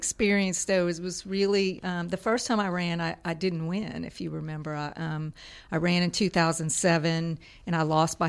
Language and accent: English; Lafayette, Louisiana, United States; And so after he got out of the Navy, we moved to Lafayette